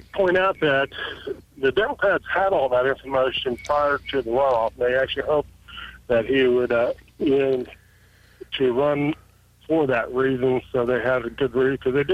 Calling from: Waynesville, United States; calling from Waynesville.

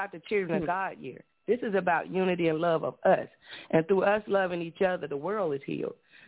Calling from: Nashville, Tennessee, United States; I'm calling from Nashville, Tennessee.

